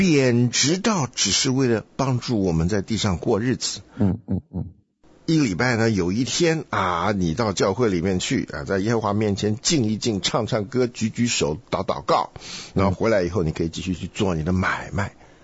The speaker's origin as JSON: {"language": "Chinese", "country": "Taiwan", "tie": "born or raised there", "said": "像以前我在台湾长大的，那都有讲究的。"}